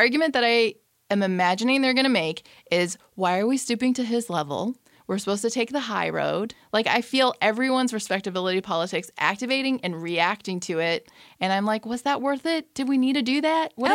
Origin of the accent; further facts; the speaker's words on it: Iran; I, by the way, have no politics as an Iranian. I just want to put that out there.